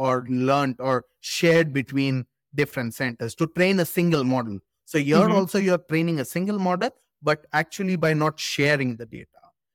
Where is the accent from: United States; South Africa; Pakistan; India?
India; Mangalore, Karnataka; moved away as an adult; now in Germany; I come from Mangalore. This is a coastal town in India. So I did my electrical engineering in Mangalore itself. And then I came for my master's in smart system here to Germany.